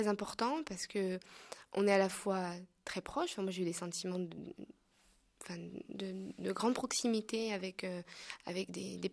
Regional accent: France; Moi, en tant que Française et athée

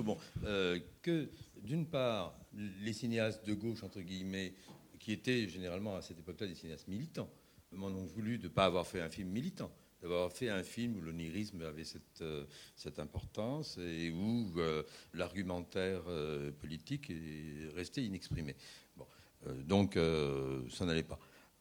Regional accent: Tunis, Tunis Governorate, Tunisia; born there; Bon, moi, je suis né à Tunis et je sais comment il parle mal le français.

